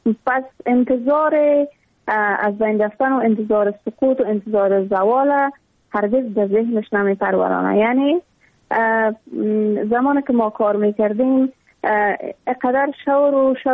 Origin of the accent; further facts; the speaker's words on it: Afghanistan; ما در دامن جنگ زاده شدیم، اما تو در جنگ کلان شدیم